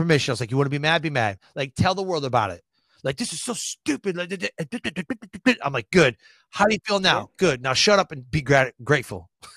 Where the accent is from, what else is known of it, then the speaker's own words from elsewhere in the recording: Michigan, United States; You know, I grew up in Michigan, so we had all four seasons.